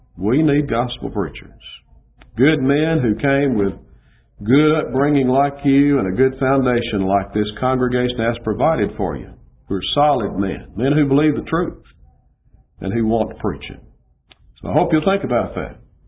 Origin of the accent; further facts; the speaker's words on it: Adamsville, Alabama, United States; also born or lived in Birmingham, United States; I was born in Birmingham, grew up in Adamsville, which is west of Birmingham, about 10 miles.